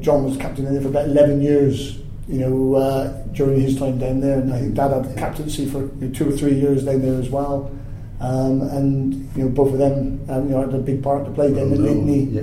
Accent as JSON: {"language": "English", "town": "Gloucester", "region": "South West England", "country": "United Kingdom", "tie": "born or raised there", "said": "I was born in Gloucester on the 3rd of May 1969. At the time, my dad was a policeman and he was stationed in Gloucester as well. My initial years were Tuffley area in Gloucester"}